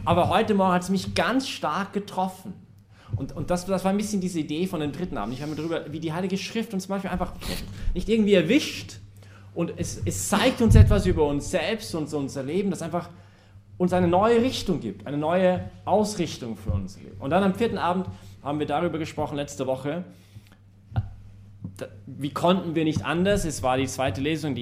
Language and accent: German; Vancouver, British Columbia, Canada; kommt aus Vancouver, also meine Hauptstadt, also meine Heimatstadt.